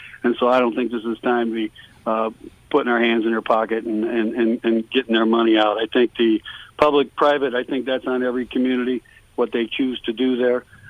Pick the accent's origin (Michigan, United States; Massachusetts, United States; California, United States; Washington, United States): Massachusetts, United States; Lowell; I grew up in Lowell, and if anybody knows much about Lowell, that was very, very Republican